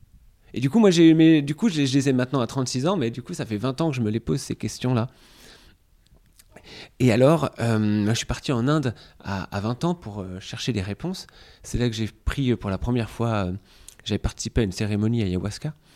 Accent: Fontainebleau, Île-de-France, France; J'ai grandi près d'ici, à Fontainebleau.

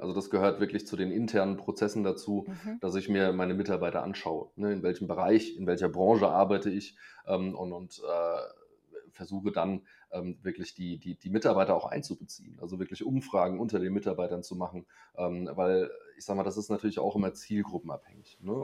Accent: Hanau, Hesse, Germany; Ich komme aus der Brüder Grimmstadt Hanau.

